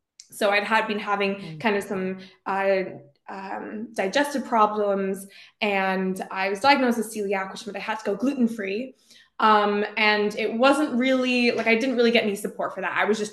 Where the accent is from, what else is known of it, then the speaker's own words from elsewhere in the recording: Canada; now in United Kingdom; So I'm 26 and I'm from Canada, but I'm currently living in the UK where I'm doing my PhD in biomedical engineering.